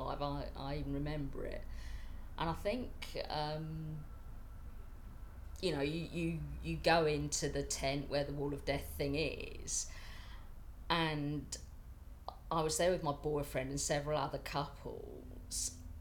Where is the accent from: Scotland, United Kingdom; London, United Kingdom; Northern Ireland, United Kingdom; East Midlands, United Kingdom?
East Midlands, United Kingdom; Northampton; I'm 50 and I come from Northampton.